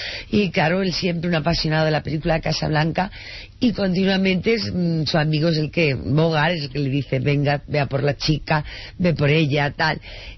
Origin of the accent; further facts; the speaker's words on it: Andalusia, Spain; yo que soy andaluza